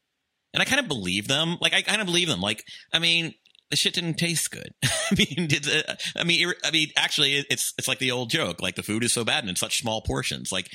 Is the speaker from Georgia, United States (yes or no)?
yes; Atlanta, Georgia, United States; I'm from Atlanta. He's from Atlanta. I love his food in Atlanta.